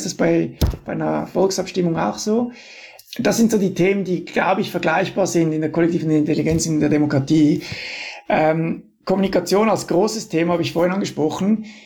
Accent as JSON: {"language": "German", "country": "Switzerland", "said": "Als Schweizer und als auch Vertreter der demokratischen Denkweise."}